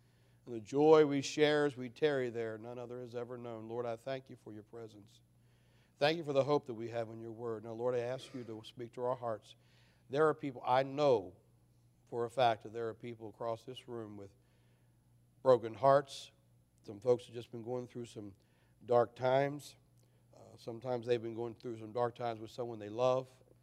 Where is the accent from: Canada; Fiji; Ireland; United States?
United States; Hampstead, Maryland; We grew up in Hampstead, Manchester, Maryland area, and they had the Manchester pool, and they'd give swimming lessons, and we went up and took swimming lessons.